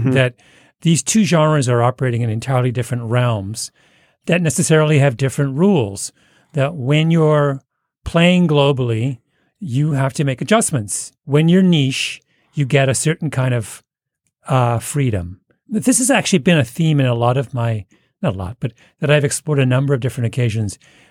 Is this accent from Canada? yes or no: yes; Canada; Speaking as a Canadian, what Canada, like a number of other small countries, have always done is put a fence around their cultural industries.